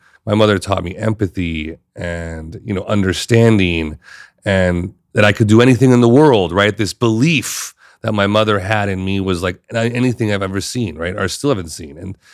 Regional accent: United States; born there; I was born in America, so it took me to meet people from other countries to realize the impact of American cinema on the world.

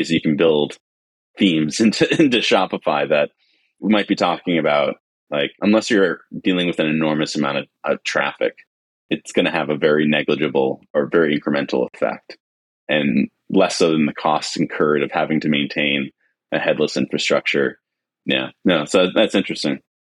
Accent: Maine, United States; I'm from Maine, so I'll say maple syrup.

